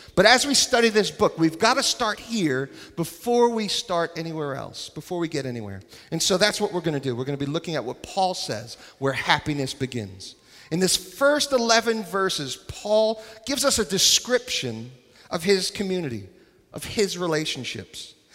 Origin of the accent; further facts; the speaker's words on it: New York, United States; Somebody just yelled out my home state, New York.